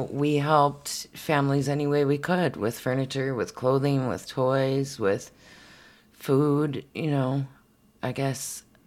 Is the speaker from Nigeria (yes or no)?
no; Houghton, Michigan, United States; Well, we're originally from the UP of Houghton, or UP. Start over. The UP of Michigan. We're up from the Houghton Hancock area.